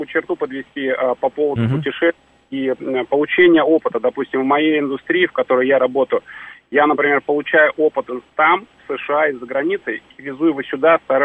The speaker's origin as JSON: {"language": "Russian", "country": "Russia", "tie": "born or raised there", "said": "Мы выросли в России, там, 90-х, 2000-х"}